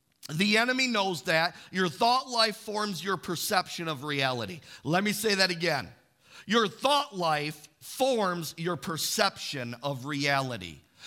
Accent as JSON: {"language": "English", "town": "Imlay City", "region": "Michigan", "country": "United States", "tie": "born or raised there", "said": "I grew up in Imlay City. I was at the Imlay City Fair with my mom."}